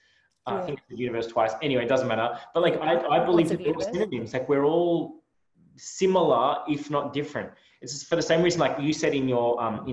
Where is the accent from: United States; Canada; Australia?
Australia; Adelaide, South Australia; I'm from Adelaide. Both Aussies